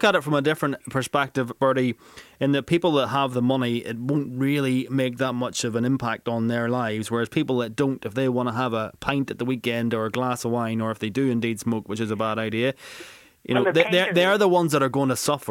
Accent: Randallstown, Northern Ireland, United Kingdom; I'm from Randallstown.

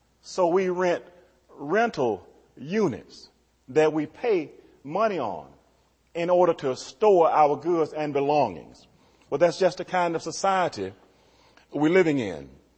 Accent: Southern United States, United States; I'm from the South, you see.

